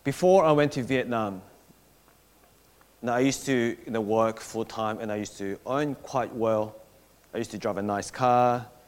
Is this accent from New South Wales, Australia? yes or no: yes; Belmore, New South Wales, Australia; Whereas for me, I grew up in Belmore. I lived in Belmore since 1988 until like 3 years ago.